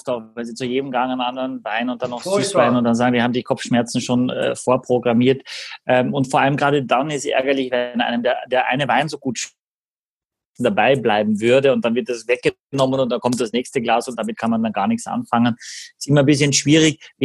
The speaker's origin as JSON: {"language": "German", "country": "Austria", "moved": "as an adult", "lives_now": "Hamburg, Germany", "said": "als Österreicher in Hamburg leben seit über 20 Jahren"}